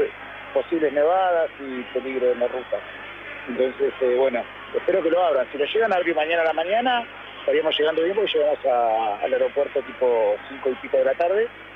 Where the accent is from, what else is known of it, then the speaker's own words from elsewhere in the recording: Buenos Aires, Argentina; also born or lived in La Plata; Soy de Buenos Aires, de Belgrano.